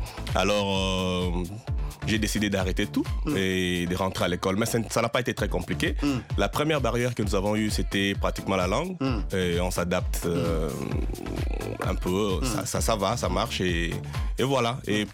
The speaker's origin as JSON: {"language": "French", "region": "Kinshasa", "country": "DR Congo", "said": "Oui, je suis originaire de la RDC."}